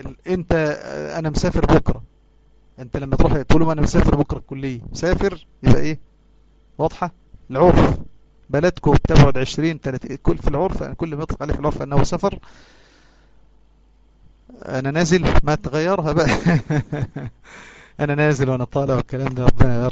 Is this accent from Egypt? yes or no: yes; Mit Assas, Gharbia, Egypt; قريتي اسمها ميت عساس، تتبع مركز سمنود محافظة الغربية، إحنا جيران الشيخ مصطفى العدو، يعني في الوسط بين سمنود كده والمنيا والمنصورة.